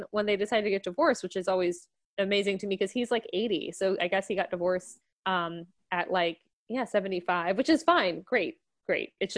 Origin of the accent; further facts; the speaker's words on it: New York, United States; don't worry, I'm a New Yorker.